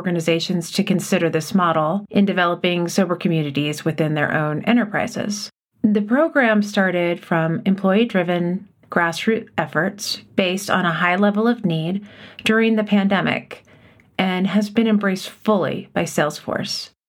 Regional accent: Utah, United States; So I am actually from Utah. For anyone who doesn't know, there's a population in Utah that is primarily abstinence-based

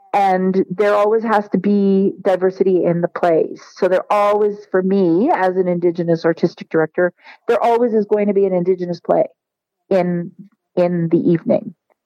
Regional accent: Toronto, Ontario, Canada; I came from Toronto, which is really, really diverse

